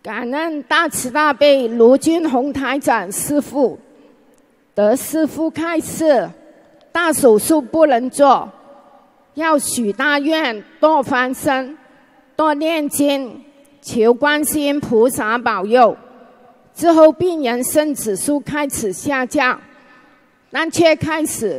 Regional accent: Hong Kong; 本人来自香港的同修

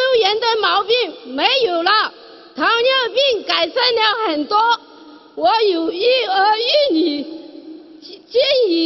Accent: Jiangxi, China; 我是来自 江西南庄的弟子

